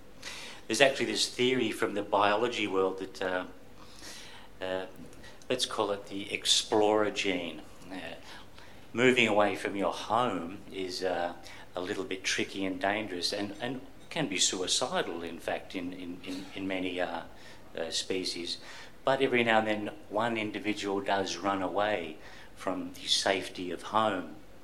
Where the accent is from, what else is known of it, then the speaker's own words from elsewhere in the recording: Melbourne, Victoria, Australia; born there; I was born in Melbourne many football seasons ago. I went to art school in Melbourne at VCA. That was in the early 80s, after which I started travelling